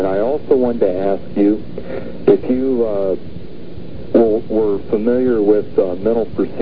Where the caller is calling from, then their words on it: Ohio, United States; I'm calling from Ohio.